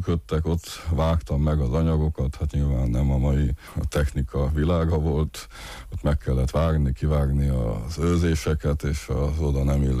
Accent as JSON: {"language": "Hungarian", "region": "Transylvania", "country": "Romania", "said": "Valóban egyrészt kisebbséget alkotunk, mint erdélyi magyarok, én magam papgyerek is vagyok"}